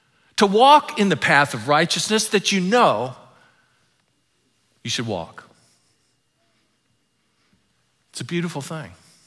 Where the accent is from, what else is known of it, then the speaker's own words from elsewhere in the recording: Ireland; I'm partial to both of them because they're Celtic and I'm Irish. And that means I'm Celtic too.